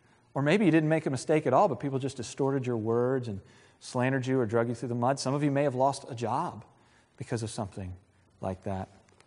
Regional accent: Virginia Beach, Virginia, United States; I grew up in Virginia Beach.

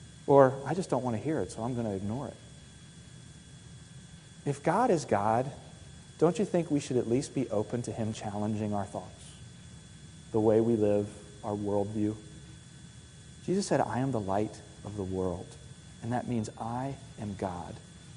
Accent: Virginia Beach, Virginia, United States; I grew up in Virginia Beach, and we would vacation in the Outer Banks of North Carolina. I lived at the beach, I vacationed at a different beach.

